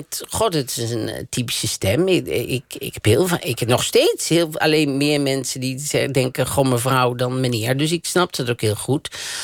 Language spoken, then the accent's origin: Dutch; Netherlands; Dus nu is het gewoon die madame uit Holland. En dan ben ik die madame uit Holland.